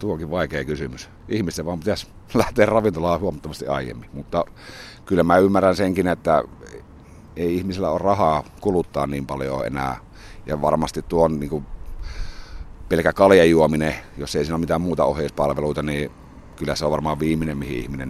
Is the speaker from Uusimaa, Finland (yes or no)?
yes; Hyvinkää, Uusimaa, Finland; now in Jyväskylä, Finland; tämä on niin kuin mun kotipaikka nykyään, että ei tuolla Hyvinkäällä ole muuta kuin vanhemmat ja veli enää